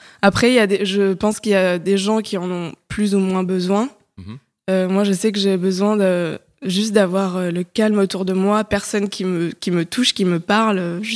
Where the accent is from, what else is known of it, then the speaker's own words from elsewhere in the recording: Paris, Île-de-France, France; je suis une Parisienne de 29 ans. Récemment reparisienne plutôt, parce que j'ai grandi à Paris, mais je suis partie un petit moment vivre en province.